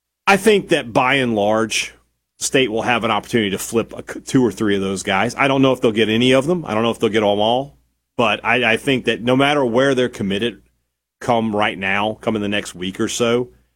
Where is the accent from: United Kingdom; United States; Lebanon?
United States; Vicksburg, Mississippi; maybe I'm just biased because I know the family and I'm from Vicksburg